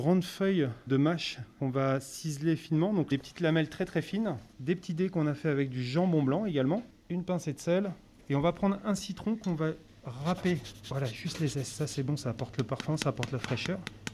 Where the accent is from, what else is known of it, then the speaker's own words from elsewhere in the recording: Vendôme, Centre-Val de Loire, France; also born or lived in United States / Paris; En fait, je suis un enfant du pays. Voilà. Je suis né à Vendôme, j'ai fait mon lycée hôtelier à Blois.